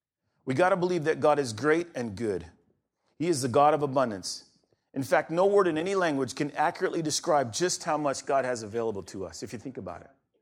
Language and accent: English; California, United States; I grew up in California, and we were always in a drought.